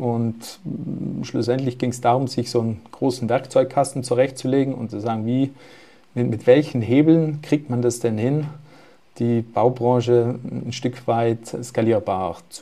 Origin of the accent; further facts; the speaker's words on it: Trentino-Alto Adige, Italy; ich bin Südtiroler